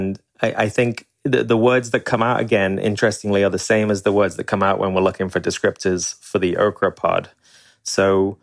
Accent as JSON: {"language": "English", "region": "North West England", "country": "United Kingdom", "tie": "born or raised there", "moved": "yes", "lives_now": "Asheville, United States", "said": "So yeah, I'm definitely British and I grew up just north of Liverpool, northwest England, but I've been living in North Carolina, Asheville, North Carolina for the last 6 years."}